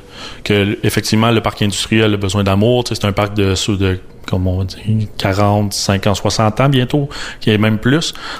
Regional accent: Repentigny, Quebec, Canada; je suis né et grandi à Repentigny. Mon père est né et grandi à Repentigny.

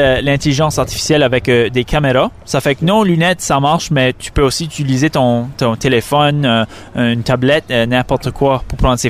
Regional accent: New Brunswick, Canada; Oui, ça fait que nous, moi je viens du Nouveau-Brunswick

